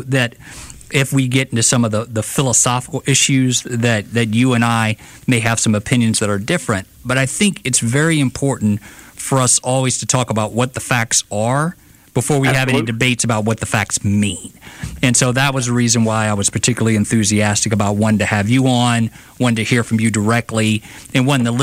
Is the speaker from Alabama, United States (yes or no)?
yes; Prichard, Alabama, United States; you know, I'm from Pritchard. We live in Pritchard.